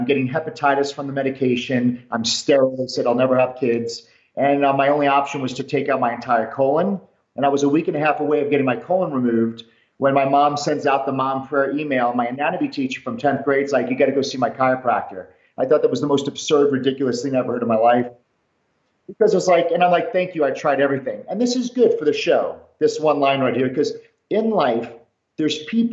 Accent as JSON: {"language": "English", "region": "New York", "country": "United States", "tie": "born or raised there", "said": "I grew up in New York and I had two parents who never graduated high school"}